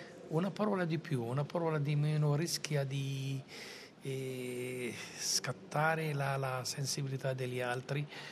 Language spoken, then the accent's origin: Italian; Madaba, Madaba Governorate, Jordan; Io sono di Mandava e sono contento di Mandava